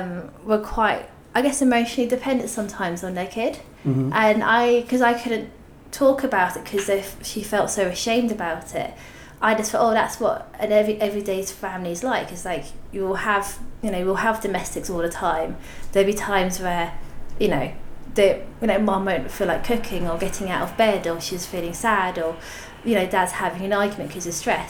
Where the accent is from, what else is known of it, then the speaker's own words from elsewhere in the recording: Malaysia; now in United Kingdom; So I think for me, I grew up half in Malaysia, half in the UK.